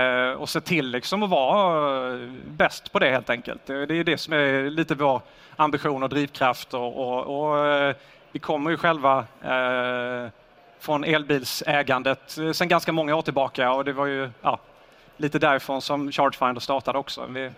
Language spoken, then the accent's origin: Swedish; Sweden; Vi är svenskar. Vi har haft Skandinavien, Sverige som en utgångspunkt.